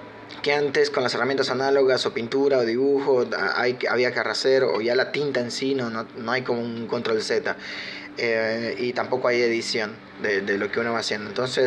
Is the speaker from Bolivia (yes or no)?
yes; Bolivia; moved away as an adult; now in Argentina; soy de Bolivia, actualmente trabajo como director de arte. Vivo en Argentina hace como 9 años.